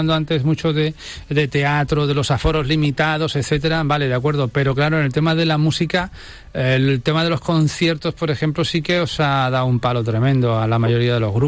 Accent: Málaga, Andalusia, Spain; aquí como malagueño

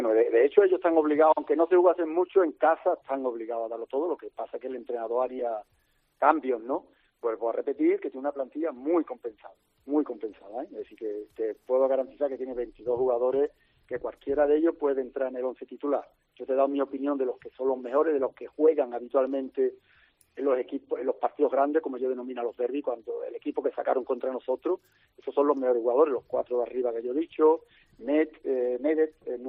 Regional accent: Seville, Andalusia, Spain; ¿eres español? ¿De dónde eres? Y dices, de Sevilla

